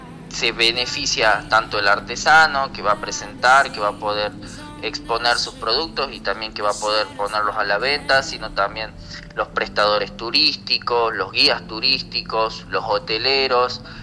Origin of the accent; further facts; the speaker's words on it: Tinogasta, Catamarca, Argentina; en lo particular que soy de Tinogasta, que me encanta Tinogasta, que amo Tinogasta